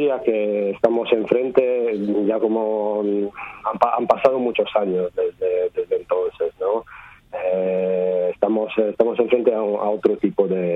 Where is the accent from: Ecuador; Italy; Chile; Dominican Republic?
Italy; Spanish is a second language; now in Barcelona, Spain; Yo soy italiano en particular modo